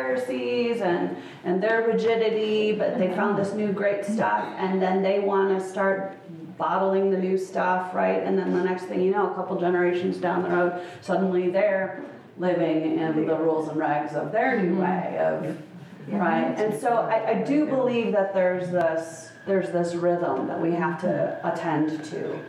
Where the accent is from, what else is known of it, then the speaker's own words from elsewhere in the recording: Midwest, United States; also born or lived in Portland, Oregon; I mean, I grew up in the Midwest and then I lived in Portland, Oregon for a while.